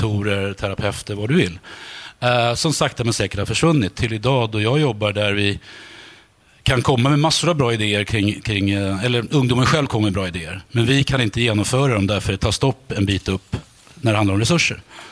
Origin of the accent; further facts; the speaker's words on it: Stockholm, Stockholm County, Sweden; Ja, så jag är uppvuxen då i Söderort. Och på den tiden Rågsved och Farsta då